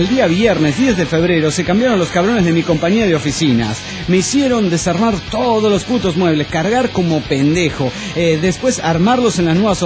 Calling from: Xalapa, Veracruz, Mexico; de Jalapa, Veracruz.

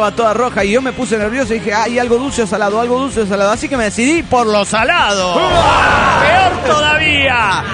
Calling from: Querétaro, Mexico; soy el hechicero de Querétaro, México

